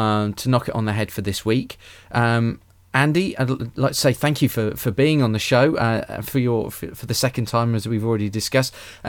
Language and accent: English; England, United Kingdom; obviously not being German and being an Englishman, I don't hold that affection for the German national team.